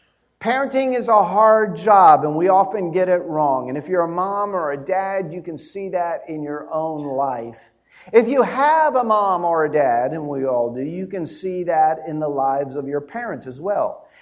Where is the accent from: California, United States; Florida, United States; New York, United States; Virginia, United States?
Florida, United States; Miami; also born or lived in Dallas; I grew up in Miami. And I lived in Dallas for 7 years before I came here.